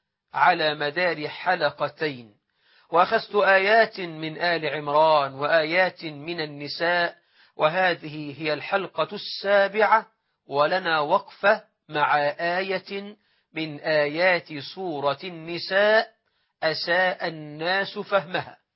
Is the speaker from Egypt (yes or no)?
yes; Egypt; أن يجعل بلدنا مصر أمنا أمانا